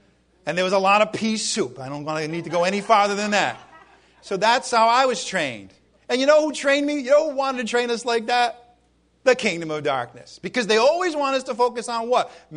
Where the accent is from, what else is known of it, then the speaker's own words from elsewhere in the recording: New England, United States; I'm coming from New England, where we just let it all hang out.